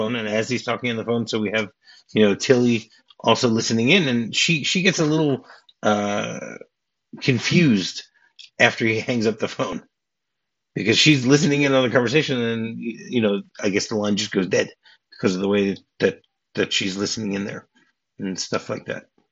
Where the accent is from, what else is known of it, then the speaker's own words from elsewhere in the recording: Detroit, Michigan, United States; when I was growing up, I grew up in Detroit, and I had a good friend from school that lived in Windsor, which is in Ontario, right across the border.